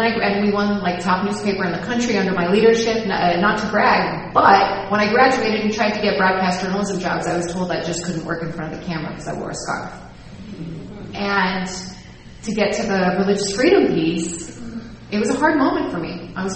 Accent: San Diego, California, United States; I grew up in San Diego, at the beach loving, swimming, my high school newspaper editor, and was also Muslim.

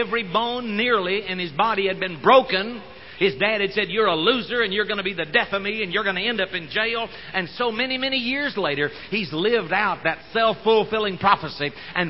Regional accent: Oklahoma, United States; we're from Oklahoma here.

